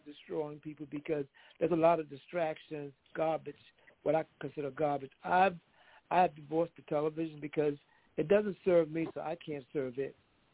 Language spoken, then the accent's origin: English; New York, United States; also born or lived in Virginia; now in Richmond, United States; I was born here. I was raised in New York, and I came back to Richmond 20 years ago.